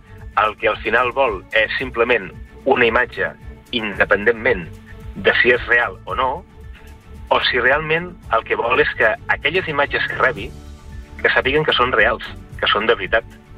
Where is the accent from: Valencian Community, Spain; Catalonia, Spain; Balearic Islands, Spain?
Catalonia, Spain; Sant Feliu de Guíxols; Jo estic i sóc de Sant Feliu de Guíxols. Per tant, és un poble o una ciutat petitíssima o petita, d'acord?